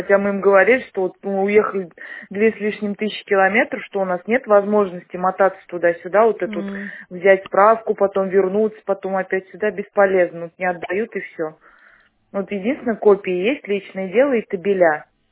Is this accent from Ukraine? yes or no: no; Kazakhstan; Мы приехали из Казахстана.